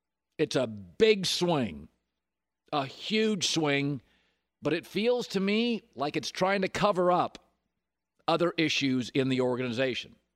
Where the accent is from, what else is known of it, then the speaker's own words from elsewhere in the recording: Pacific Northwest, United States; I'm from the Pacific Northwest.